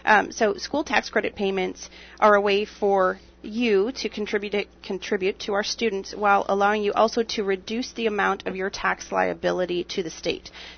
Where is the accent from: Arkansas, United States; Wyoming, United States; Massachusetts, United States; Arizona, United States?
Wyoming, United States; I came from Wyoming, and we did not.